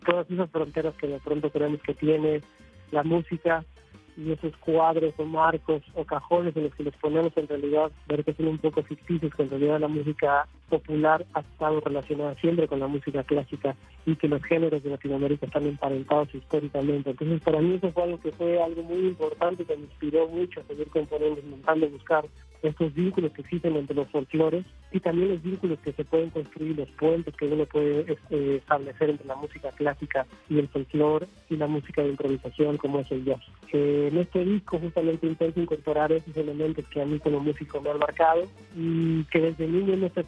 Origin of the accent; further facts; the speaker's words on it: Coyoacán, Mexico City, Mexico; Yo desde muy niño siempre me encantaba en Coyoacán, porque yo fui niño que crecí en Coyoacán